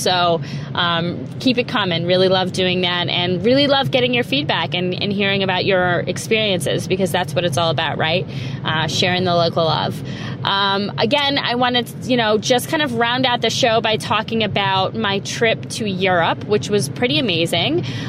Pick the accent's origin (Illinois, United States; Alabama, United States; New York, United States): New York, United States; Liverpool; But I'm originally from Liverpool, New York